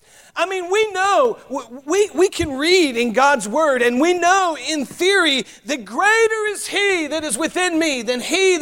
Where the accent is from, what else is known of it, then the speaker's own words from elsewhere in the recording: the South, United States; accent: Southern; I pronounced his name in my mind in my Southern accent, the way that I was raised.